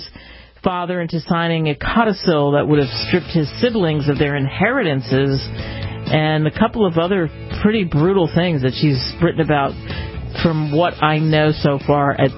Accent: Philadelphia, Pennsylvania, United States; what did I know what I was doing coming from Philly?

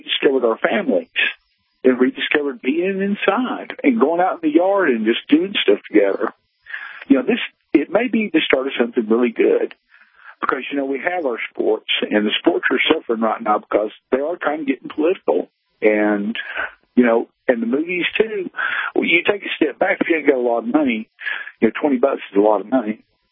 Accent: Georgia, United States; I'm a middle-aged white southerner. I'm from Georgia.

